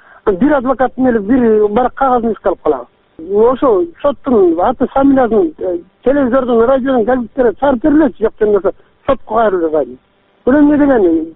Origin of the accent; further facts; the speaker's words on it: Kochkor, Naryn Region, Kyrgyzstan; Эле мен Кочкордон болом